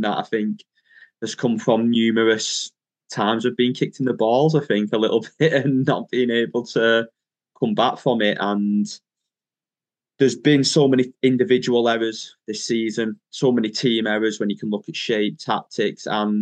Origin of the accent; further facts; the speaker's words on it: Wigan, North West England, United Kingdom; I'm from Wigan, but I support Burnley. I don't live in Burnley.